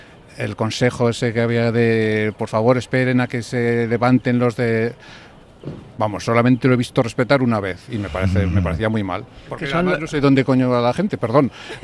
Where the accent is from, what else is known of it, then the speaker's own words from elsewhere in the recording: Logroño, La Rioja, Spain; also born or lived in Basque Country; No, yo soy de Logroño, del País Vasco y luego en Logroño.